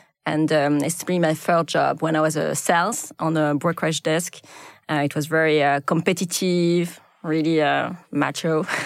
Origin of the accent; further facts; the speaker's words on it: Lille, Hauts-de-France, France; English is a second language; So I grew up in Lille, which is not such a small city, but it just felt really small.